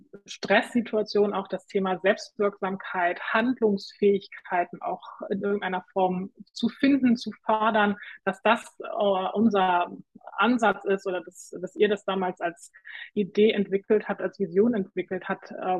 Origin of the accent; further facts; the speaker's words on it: Hamburg, Germany; Und mein Herz höher schlagen lässt immer wieder meine Heimatstadt Hamburg, in die ich vor 4 Jahren zurückgekehrt bin, heimgekehrt bin.